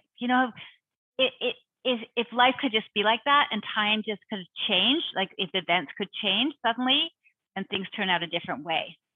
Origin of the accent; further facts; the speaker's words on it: Toronto, Ontario, Canada; Oh, I think we're both from Toronto.